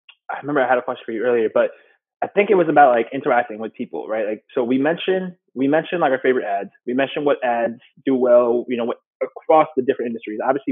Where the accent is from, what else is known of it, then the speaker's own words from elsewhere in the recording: New York, United States; Like, Yeah, like we're from New York, right?